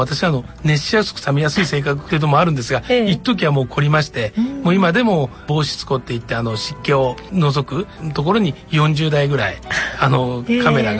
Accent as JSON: {"language": "Japanese", "town": "Ichinomiya", "region": "Aichi", "country": "Japan", "said": "尾張一宮になります。"}